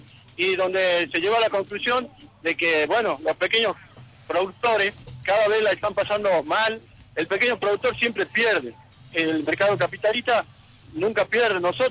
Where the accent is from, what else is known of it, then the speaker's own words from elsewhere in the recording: Tucumán, Argentina; soy un referente de Tucumán.